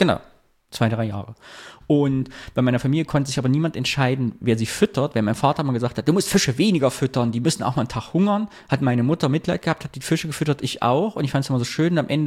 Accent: Harz, Germany; Oh, das war eine Thüringer Spezialität, vielleicht gab es auch nur bei uns im Harz, aber ich glaube, die ganze DDR war durchsetzt von selbstgebauten Rasenmäher.

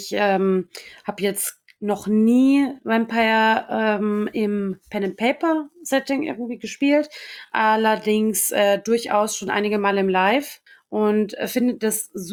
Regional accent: Bavaria, Germany; ich komme ursprünglich aus Niederbayern, wirklich dort aus der Stadt, aus der ich komme.

